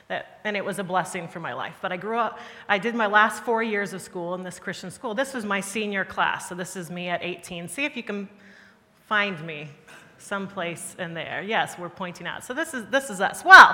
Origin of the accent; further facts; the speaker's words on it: United States; So, those who know me and those who are hearing me know I'm American. I don't hide that well. I grew up in the States